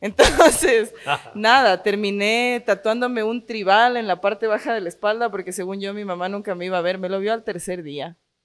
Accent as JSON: {"language": "Spanish", "town": "Quito", "region": "Pichincha", "country": "Ecuador", "tie": "born or raised there", "said": "imagínate ser una negrita esmeraldeña creciendo en Quito."}